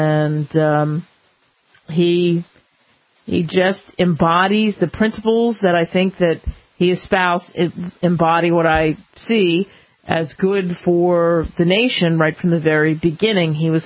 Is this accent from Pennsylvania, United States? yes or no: yes; Pennsylvania, United States; is it because I grew up outside of Philadelphia, steeped in all that history